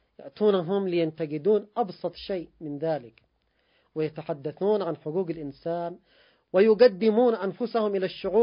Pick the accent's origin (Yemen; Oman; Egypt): Yemen; وحصلت مآسي عندنا في اليمن، وهناك الآن مأساة في لبنان بسبب ضرب العملة المحلية